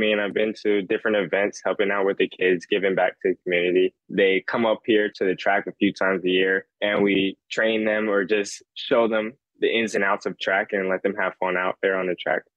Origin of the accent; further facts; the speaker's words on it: Florida, United States; I am from Florida. So the U, FSU have always been those top two schools that you hear about here in Florida.